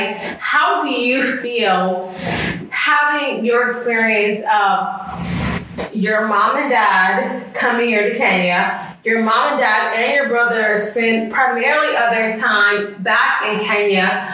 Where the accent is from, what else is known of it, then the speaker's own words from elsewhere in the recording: United States; born there; I was born here in the United States of America